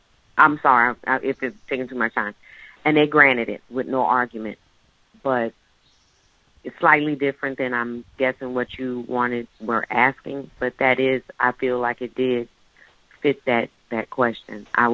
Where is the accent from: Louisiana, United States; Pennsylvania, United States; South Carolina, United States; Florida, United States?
Louisiana, United States; New Orleans; I'm not just stationed in New Orleans. This is my hometown.